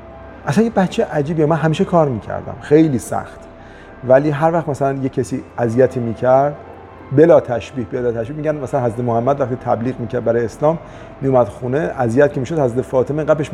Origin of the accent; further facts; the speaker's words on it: Iran; گفتیم ما پرزیان هستیم، یعنی ایرانی هستیم